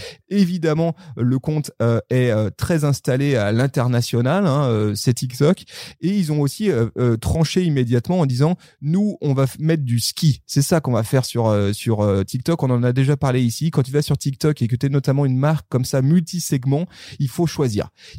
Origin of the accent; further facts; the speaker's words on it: Auvergne-Rhône-Alpes, France; je suis au Savoyard, voire même je suis à côté. Je viens d'à côté de Salange.